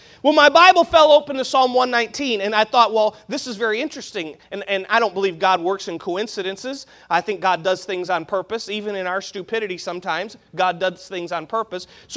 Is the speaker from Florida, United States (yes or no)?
yes; Haines City, Florida, United States; I grew up in Haines City, Florida, at the Landmark Baptist Church in Haines City, Florida. That was my home church. That's where I grew up.